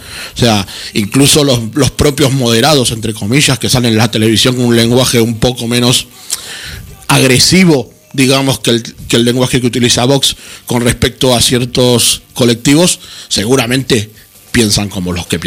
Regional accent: Buenos Aires, Argentina; yo soy de Buenos Aires, puedo tener nostalgia de mi vida en Buenos Aires

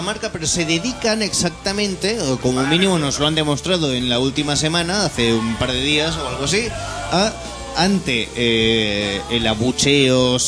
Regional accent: Catalonia, Spain; Somos unos auténticos catalanes de mierda.

